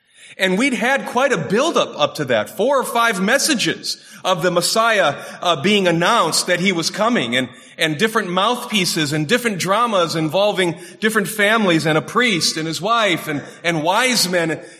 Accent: Michigan, United States; And growing up in Michigan, I've always enjoyed fishing

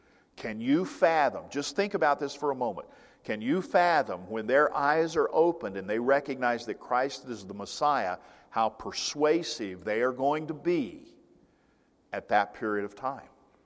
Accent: United States; I'm Jewish, but, you know, I'm Indian. I'm American Indian. But also know that I am not Choctaw, you know, I'm not Cherokee, the really famous good-looking ones. I'm Chickasha.

